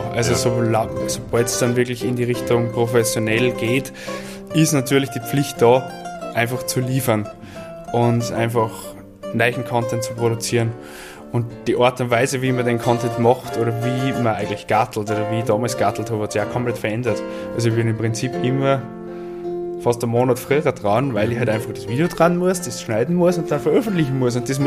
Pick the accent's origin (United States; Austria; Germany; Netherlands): Austria; Unterach, Upper Austria; Ich bin in Salzkammergut aufgewachsen, in Unterrach.